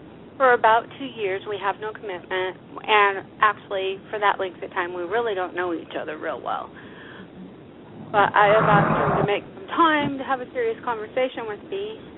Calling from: Alaska, United States

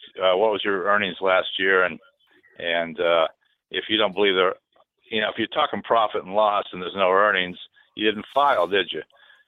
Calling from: Oregon, United States; I'm from Oregon.

